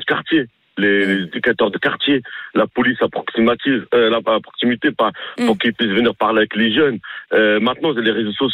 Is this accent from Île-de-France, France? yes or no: yes; Mantes-la-Jolie, Île-de-France, France; now in Chartres, France; j'ai grandi à Mantes-la-Jolie au Val-Fouré.